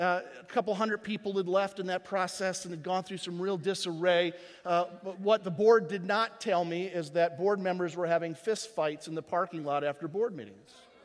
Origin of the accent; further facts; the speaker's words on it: Chicago, Illinois, United States; Plus, I'm from Chicago, so I don't care about the Cowboys. I'm a Chicago Cubs fan.